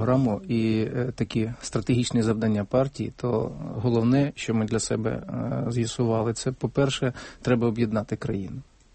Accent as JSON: {"language": "Ukrainian", "region": "Crimea", "country": "Ukraine", "tie": "born or raised there", "first_language": "Mordvin", "second_language": "Ukrainian", "said": "Я в Криму навчався в школі і вивчав українську мову."}